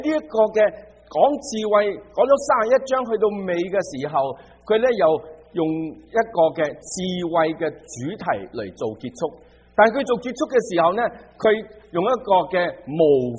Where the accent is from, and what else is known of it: China